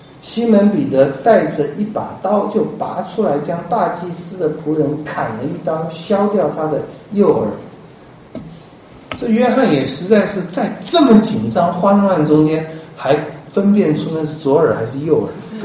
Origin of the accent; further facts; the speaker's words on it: China; 就我们中国人还是有一个很强烈的，就是那种殉道英雄的情节。